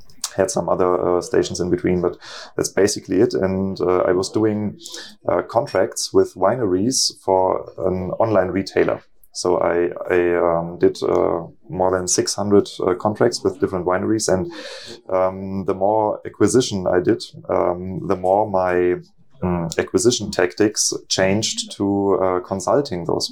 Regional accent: Northern Germany, Germany; I come from Northern Germany. There's no wine growing. And I moved to a wine growing area when I was, I think, 17 years old

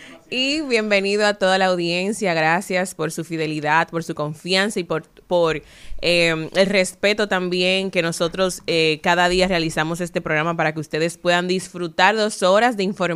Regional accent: Boston, Massachusetts, United States; Yo soy de Boston.

